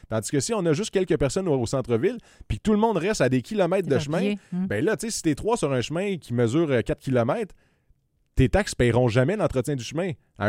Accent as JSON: {"language": "French", "town": "Gatineau", "region": "Quebec", "country": "Canada", "tie": "born or raised there", "said": "Tu sais, moi, j'ai grandi à Gatineau."}